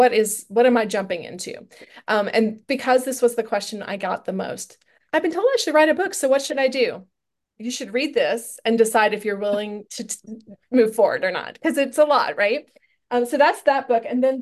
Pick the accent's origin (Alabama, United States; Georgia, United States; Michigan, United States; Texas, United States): Texas, United States; San Antonio; I live about an hour and a half east of Dallas. I'm from San Antonio originally, which is 5 hours south of me now